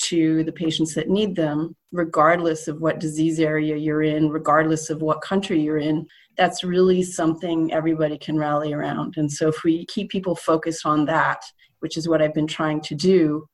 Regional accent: Canada; as a Canadian citizen, person who, as a patient, as a potential patient, as a potential caregiver, and as a businesswoman, have concerns

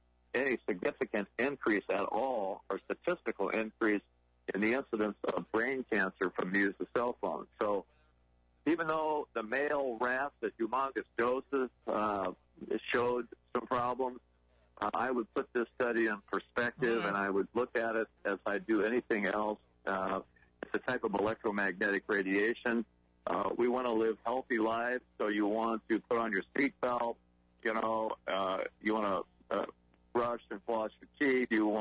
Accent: Belleville, Illinois, United States; I'm from Belleville, Illinois.

